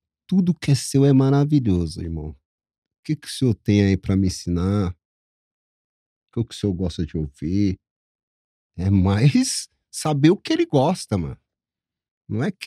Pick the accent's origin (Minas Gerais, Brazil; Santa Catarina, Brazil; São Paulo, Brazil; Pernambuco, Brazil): São Paulo, Brazil; É, porque eu sou do Jabaquara, filho.